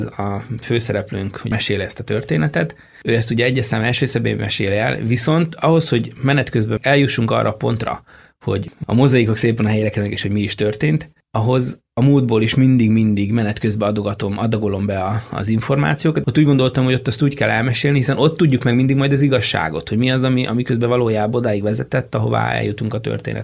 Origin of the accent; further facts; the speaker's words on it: Hungary; amit igazán ismerek, ahol a gyökereim vannak. Magyarországon, abban a kultúrában, hogy felnőttem